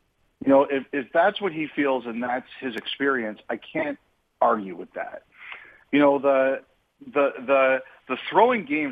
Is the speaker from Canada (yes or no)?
yes; Toronto, Ontario, Canada; because when I was a kid, I'm from Toronto.